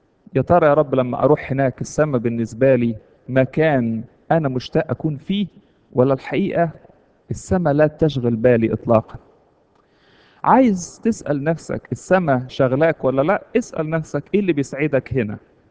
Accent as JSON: {"language": "Arabic", "country": "Egypt", "moved": "yes", "lives_now": "United States", "said": "كلنا هنا اول ما نيجي امريكا نبتدي نفكر في مصر، ومصر تحلى تبقى حاجة كده، يا سلام فين ايام مصر، رغم ان احنا واحنا خارجين من مصر كسرنا 3000 حاجة ورانا"}